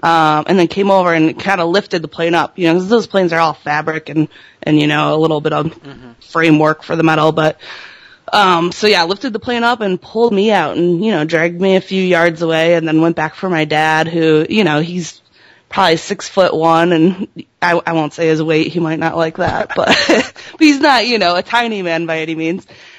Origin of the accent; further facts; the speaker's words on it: Toledo, Ohio, United States; So we went up in Toledo, which is my hometown